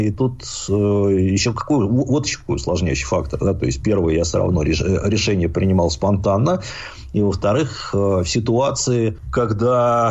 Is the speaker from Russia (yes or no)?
yes; Khimki, Moscow Oblast, Russia; я родился не просто в Химках, это ладно бы. Ну, я родился в Старых Химках.